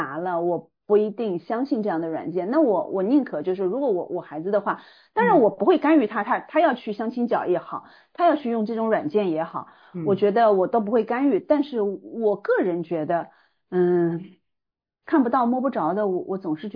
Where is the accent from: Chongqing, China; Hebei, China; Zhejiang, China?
Zhejiang, China; Hangzhou; 因为我是杭州的，然后很多就是说经常会看到